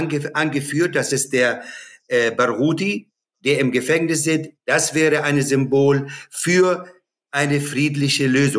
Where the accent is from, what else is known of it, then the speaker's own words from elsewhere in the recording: Palestine; Aber diese Möglichkeit und diese Chance habe ich noch nie gehabt als Palästinenser.